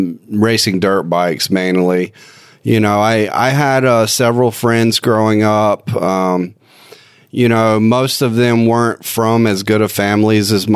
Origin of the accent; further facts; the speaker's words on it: Concord, North Carolina, United States; I'm 39 years old. I'm from Concord, North Carolina.